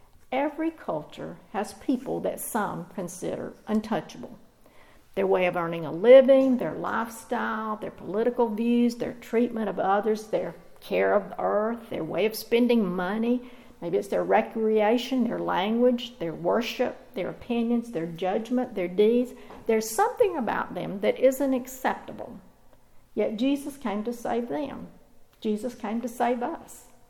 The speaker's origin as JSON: {"language": "English", "town": "Moody", "region": "Alabama", "country": "United States", "tie": "born or raised there", "said": "I grew up in Moody when it was a crossroads and cattle crossings"}